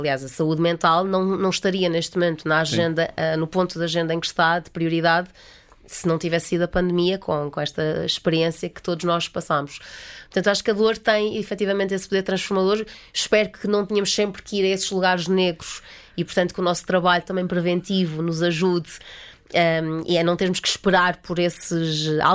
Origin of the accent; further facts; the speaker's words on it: Madeira, Portugal; como eu sou da Madeira, estou habituada a crescer.